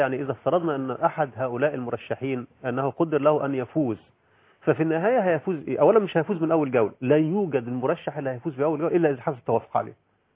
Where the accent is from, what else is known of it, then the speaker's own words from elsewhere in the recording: Egypt; الكلام ده ما كانش عندنا في مصر لانه غير مطروح.